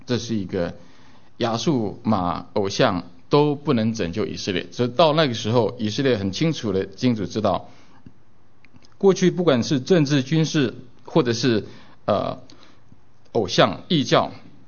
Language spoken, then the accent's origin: Chinese; Taiwan; 我从台湾来的，以前我在台湾在教会信主崇拜的时候